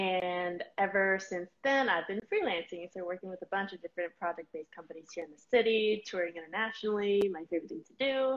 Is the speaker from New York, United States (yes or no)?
no; Denver, Colorado, United States; But I started my training in Colorado. I grew up in Denver. I trained with Academy of Colorado Ballet.